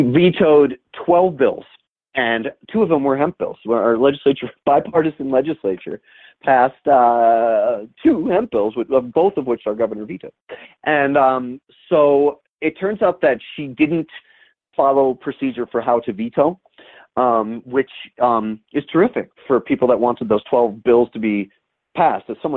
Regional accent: New Mexico, United States; It looks like my home state here, the land of enchantment in New Mexico, is coming online with hemp at last.

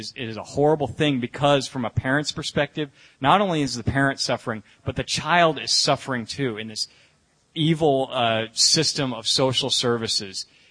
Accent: Iowa, United States; I'm here as somebody who tried it when I was 14 years old, growing up in Iowa.

